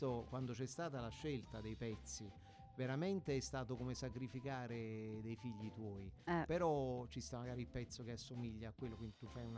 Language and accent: Italian; Southern Italy, Italy; ed essendo un terrone, quindi abbiamo affinità con l'Africa.